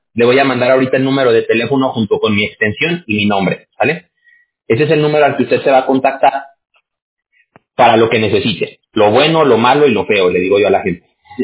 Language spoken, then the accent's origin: Spanish; Mexico; now in United States; Yo soy mexicano